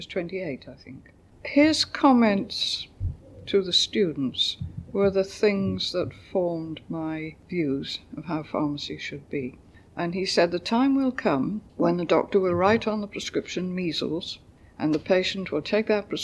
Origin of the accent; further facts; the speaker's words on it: Cardiff, Wales, United Kingdom; I was born on September the 3rd, 1924, in Cardiff. Primary education, I went to Marlborough Road School, and then I went to Cardiff High School for girls